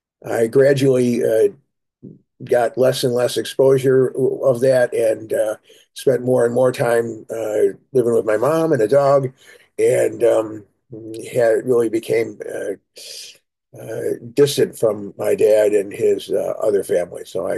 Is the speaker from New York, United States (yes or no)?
yes; Buffalo, New York, United States; I grew up in Western New York. Suburbs of Buffalo, New York.